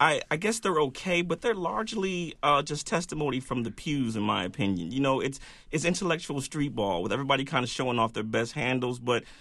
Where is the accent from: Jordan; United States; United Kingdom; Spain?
United States; Cleveland, Ohio; I'm actually, everybody knows I'm from Cleveland, right?